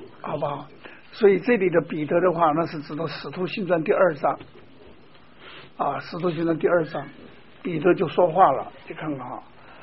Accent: China

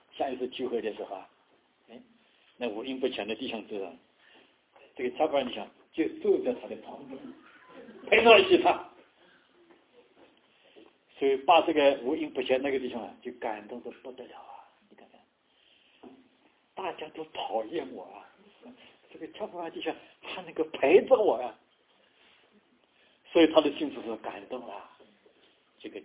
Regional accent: Zhejiang, China; 我们比方我是浙江人啊，我就喜欢跟浙江人在一起啊

